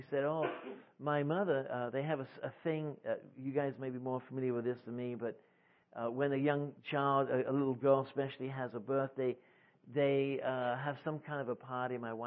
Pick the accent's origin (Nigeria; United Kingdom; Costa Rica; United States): United Kingdom; England; I kind of like the New Living Translation, even though I'm English.